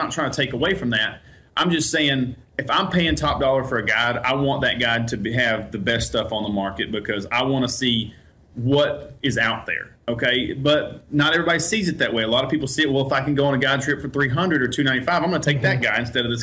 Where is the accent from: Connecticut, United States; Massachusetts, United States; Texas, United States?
Texas, United States; I grew up on Lake Fork. Lake Fork and Lake Tawakoni is where I cut my teeth.